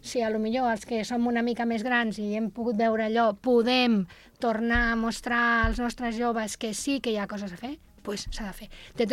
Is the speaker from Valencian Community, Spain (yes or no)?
no; Barcelona, Catalonia, Spain; que sóc de Barcelona, recordo els moviments dels anys 80